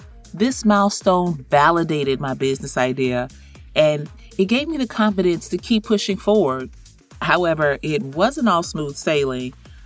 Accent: Atlanta, Georgia, United States; from Atlanta, Georgia.

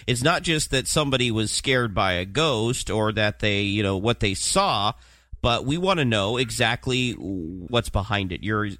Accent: Portland, United States; We're talking about locations right here in my backyard, place that I grew up here in Portland

